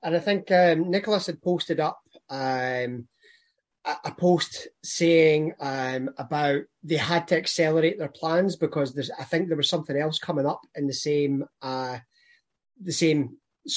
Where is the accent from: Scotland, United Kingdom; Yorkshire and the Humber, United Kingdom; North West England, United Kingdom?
Scotland, United Kingdom; And I think as a Scotsman, that takes some going for to find it more tedious than cricket.